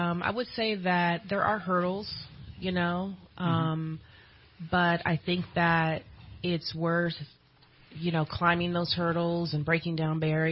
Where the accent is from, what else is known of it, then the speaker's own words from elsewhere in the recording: California, United States; Okay. I was born and raised in the Bay Area.